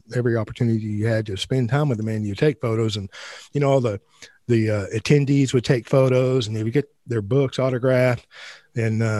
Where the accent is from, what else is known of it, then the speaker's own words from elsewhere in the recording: Ireland; Well, I'm Irish as well.